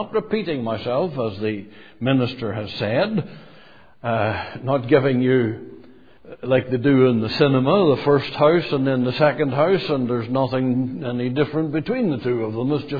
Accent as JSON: {"language": "English", "country": "Ireland", "said": "But being an Irishman, before I look at that, I'm going to look at something else."}